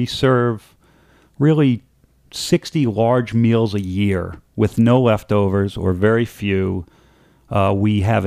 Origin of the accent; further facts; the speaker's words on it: Boston, Massachusetts, United States; I grew up in Boston.